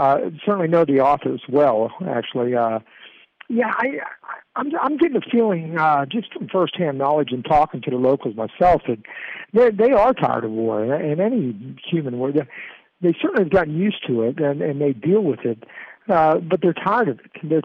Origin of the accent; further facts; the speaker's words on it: West Virginia, United States; I'm from West Virginia. Okay, not a ton of Marines from West Virginia, but, I got a big family heritage back in West Virginia.